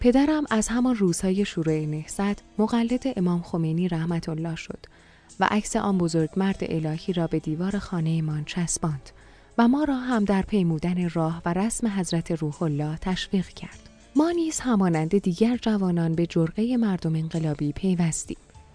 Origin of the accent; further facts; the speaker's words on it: Tabriz, East Azerbaijan, Iran; بیلانکوه محل آباد و اجدادی ما در تبریز محسوب می شود. در اسفند سال 1337 در این محله به دنیا آمدم.